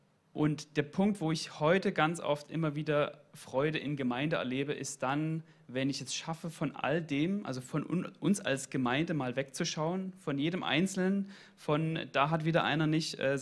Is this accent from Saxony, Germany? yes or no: yes; Dresden, Saxony, Germany; Vielleicht vorab, ich komme aus Dresden. Man hört es vielleicht am Dialekt ein bisschen. Und ich bin nicht immer gläubig gewesen. Ich bin in einem nichtchristlichen Elternhaus groß geworden.